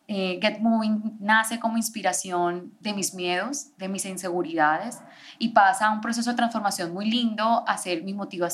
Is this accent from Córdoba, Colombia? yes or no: yes; Montería, Córdoba, Colombia; now in Bogotá, Colombia; tengo 26 años, soy de Montería. Resido en Bogotá hace aproximadamente 8 años.